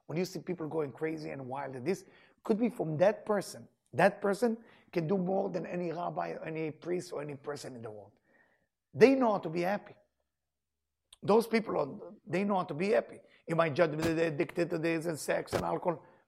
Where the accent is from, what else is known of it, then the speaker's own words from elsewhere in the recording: New York, United States; now in Florida, United States; So in the beginning, I was judging because I came from New York.